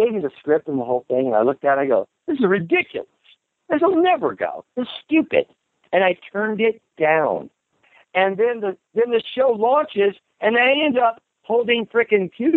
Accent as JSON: {"language": "English", "region": "Colorado", "country": "United States", "said": "you know, Midwestern. I'm from Colorado, you know."}